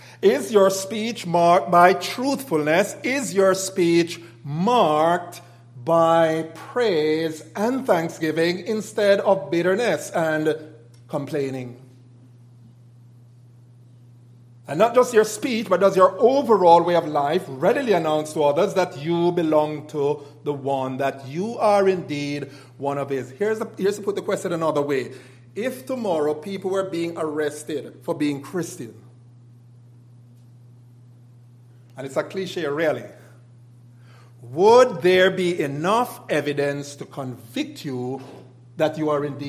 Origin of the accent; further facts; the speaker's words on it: Scotland, United Kingdom; somebody says, "Where are you from?" And I say, I am from Scotland. They're going to say, you're not anywhere from here.